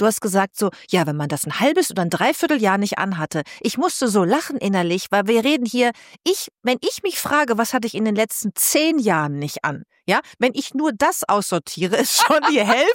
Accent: North Germany, Germany; wie ich da das allererste Mal als Norddeutsche auf dem Oktoberfest war

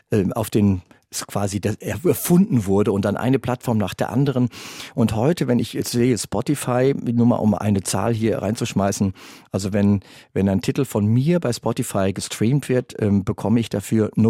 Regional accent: Siegen, North Rhine-Westphalia, Germany; Das hatte ein Theatermensch aus Siegen, aus meiner Heimatstadt.

